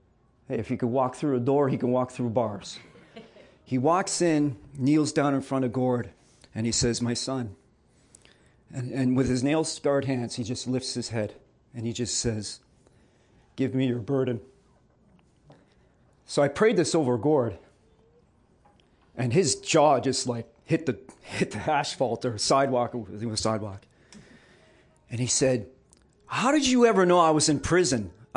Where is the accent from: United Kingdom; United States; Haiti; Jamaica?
Jamaica; I'm Jamaican, whatever, right?